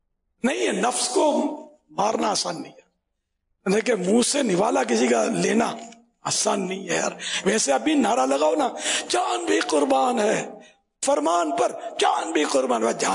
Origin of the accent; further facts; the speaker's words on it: Karachi, Sindh, Pakistan; born there; میں گجراتی نہیں ہوں, مہمان ہوں گجرات صوبے کا, ہمارے ماں باپ میں تو کراچی میں پیدا ہوا ہوں, گجراتی ہے انڈین گجرات.